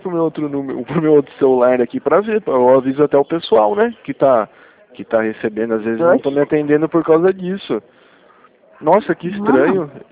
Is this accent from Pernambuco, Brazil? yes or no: no; Rio Claro, São Paulo, Brazil; Eu sou de Rio Claro. É aqui do estado de São Paulo.